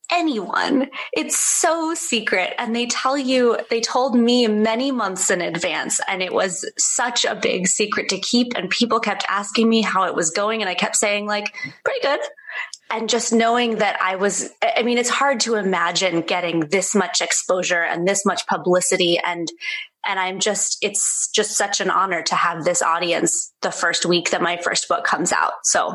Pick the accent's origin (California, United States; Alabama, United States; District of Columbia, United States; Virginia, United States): California, United States; also born or lived in New York; I grew up in California, but I spent 10 years in New York, and many of those years were in Brooklyn.